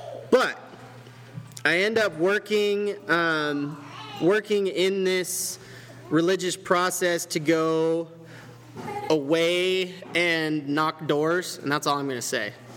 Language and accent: English; Boring, Oregon, United States; I grew up in a little town called Boring, Oregon. You can Google map it, and it's real.